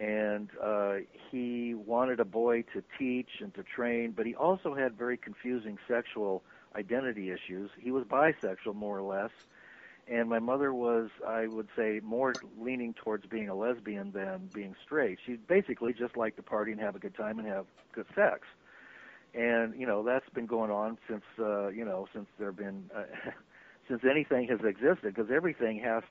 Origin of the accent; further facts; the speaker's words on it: Santa Barbara, California, United States; they would drive up to my hometown of Santa Barbara from Hollywood, and that's where my parents met and quote fell in love, if you can call it that. So I was raised in kind of a C version of anti-MAME.